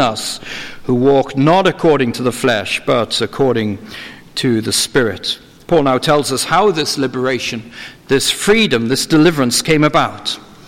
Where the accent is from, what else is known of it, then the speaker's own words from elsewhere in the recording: Wales, United Kingdom; the hymnal with which I grew up in Wales.